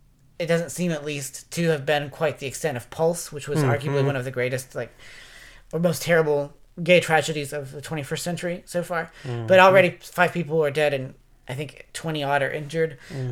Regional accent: West Virginia, United States; I mean, I'm from West Virginia, and that doesn't make any sense to me.

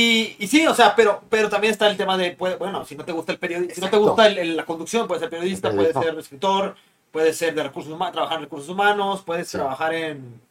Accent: Hidalgo, Mexico; Todos son ingenieros en mi pueblo, soy de Hidalgo.

